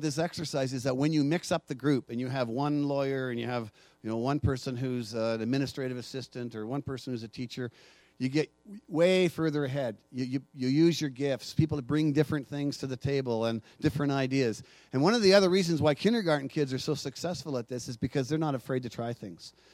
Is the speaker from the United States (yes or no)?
no; Alberta, Canada; We're from Alberta, right?